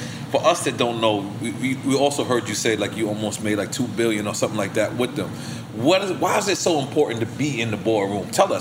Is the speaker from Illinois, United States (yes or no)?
yes; Chicago, Illinois, United States; I'm from Chicago.